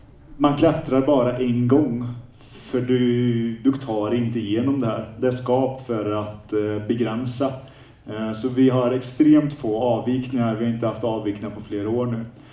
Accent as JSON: {"language": "Swedish", "town": "Forshaga", "region": "Värmland", "country": "Sweden", "said": "Jag kommer ju från Forshaga, jag tror inte ens vi har 14 000 invånare i hela kommunen."}